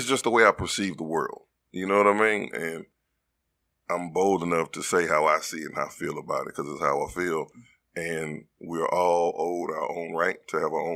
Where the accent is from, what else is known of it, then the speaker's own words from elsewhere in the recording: Baton Rouge, Louisiana, United States; I'm from Baton Rouge, Louisiana. I'm born and raised.